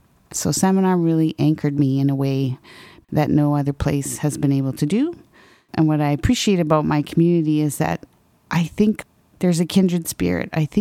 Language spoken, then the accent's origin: English; Ontario, Canada; also born or lived in Quebec City; I was born in Quebec City and grew up in Northern Ontario. I went away to school at Ottawa U and got an economics degree and promptly decided to move to the West Coast, which seemed to be the thing to do at the time. Spent about 10 years in Vancouver.